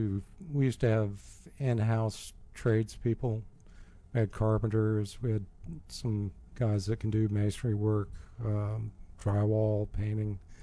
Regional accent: McLean, Virginia, United States; also born or lived in Pensacola; In this area in McLean, Virginia.

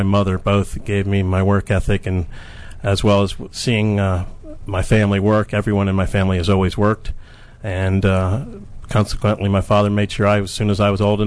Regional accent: Wheaton, Maryland, United States; also born or lived in Washington, D.C. / Potomac; Well, I was born here in Washington, D.C. at George Washington Hospital. I grew up in the Wheaton area to start off with and then moved to the Potomac area.

